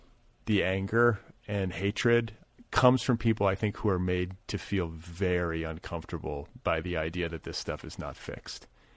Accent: Midwest, United States; We're both from the Midwest.

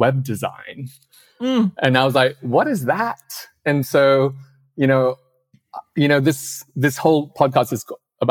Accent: Hong Kong; moved away as an adult; I was brought up in Hong Kong, did my GCSEs and A-levels, and I wanted to try a different system.

